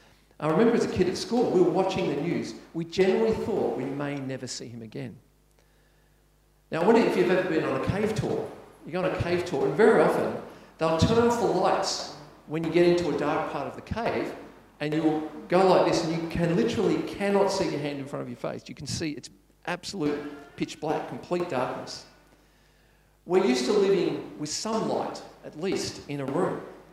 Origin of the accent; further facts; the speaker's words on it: Katoomba, New South Wales, Australia; I grew up in Katoomba